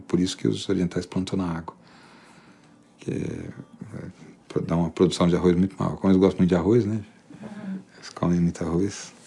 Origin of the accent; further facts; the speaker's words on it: Taubaté, São Paulo, Brazil; Também morei uma parte da minha infância em Taubaté.